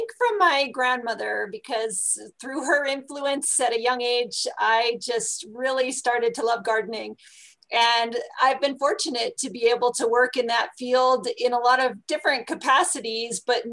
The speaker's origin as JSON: {"language": "English", "region": "Ohio", "country": "United States", "said": "I am not. I am originally from Ohio and attended college in West Virginia."}